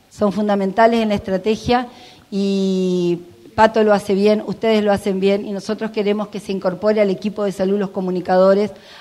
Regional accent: Río Turbio, Santa Cruz, Argentina; Recién le contaba acá a la compañera que en mi pueblo, Río Turbio, la radio tiene ese protagonismo

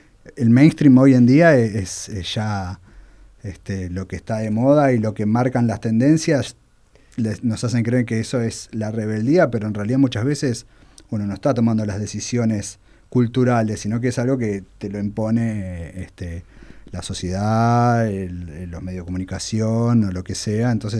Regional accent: Buenos Aires, Argentina; yo soy porteño.

